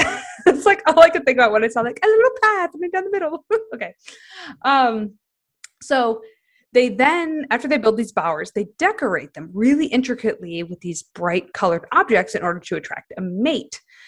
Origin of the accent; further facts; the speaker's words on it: Midwest, United States; accent: Midwest; Probably no one knows what I said because my Midwest accent was so strong just now.